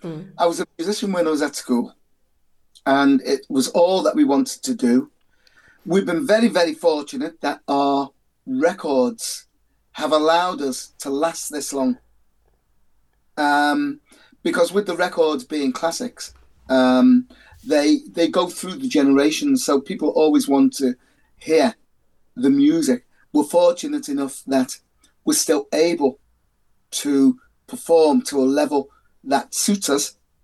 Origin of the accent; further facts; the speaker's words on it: Liverpool, North West England, United Kingdom; A lot of people think that because we come from Liverpool